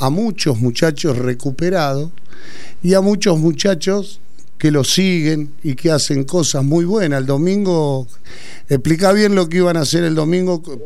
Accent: Argentina; realmente como argentino, él hace sentir también que la lucha no es en vano

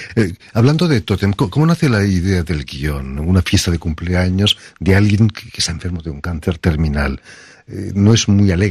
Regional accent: Catalonia, Spain; Recuerdo con cariño a un caricaturista de mi tierra, el catalán

